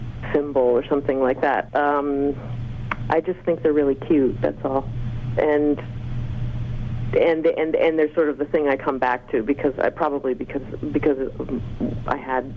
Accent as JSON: {"language": "English", "region": "East Coast", "country": "United States", "tie": "born or raised there", "also_born_or_lived": "San Francisco Bay Area", "moved": "as an adult", "lives_now": "Sydney, Australia", "said": "I mean, I grew up on the East Coast, so I'm not. I mean, you know, I'm more. I miss New York a lot. And Sydney's kind of my New York now."}